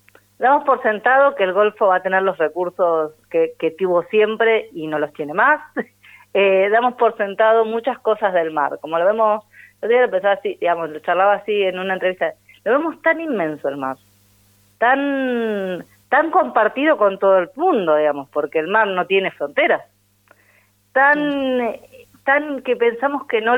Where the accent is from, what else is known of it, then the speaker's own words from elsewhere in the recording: San Antonio Oeste, Río Negro, Argentina; Yo porque soy de San Antonio, perdón.